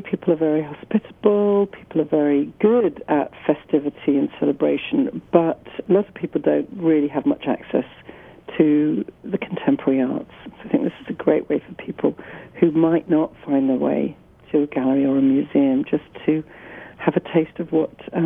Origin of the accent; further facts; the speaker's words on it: London, United Kingdom; also born or lived in Atlanta; and then I moved back to my hometown of London just over 2 years ago.